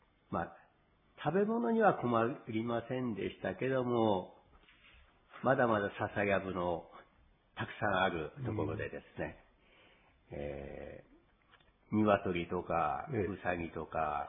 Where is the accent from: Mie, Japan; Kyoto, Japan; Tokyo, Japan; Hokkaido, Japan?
Hokkaido, Japan; Sapporo; はい、札幌市南区石山の出身です。